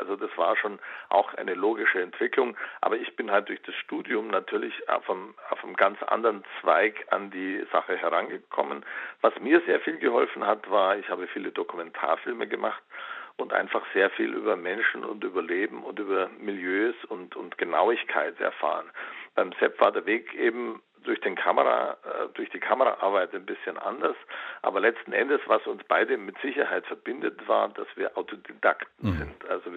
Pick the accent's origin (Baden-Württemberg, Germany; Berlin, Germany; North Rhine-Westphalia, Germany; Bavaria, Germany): Bavaria, Germany; ich bin in Oberbayern aufgewachsen